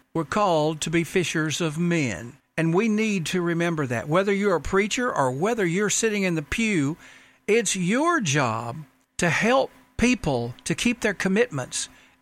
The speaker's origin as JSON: {"language": "English", "town": "Rome", "region": "Georgia", "country": "United States", "tie": "born or raised there", "said": "on our local radio station in my hometown of Rome, Georgia."}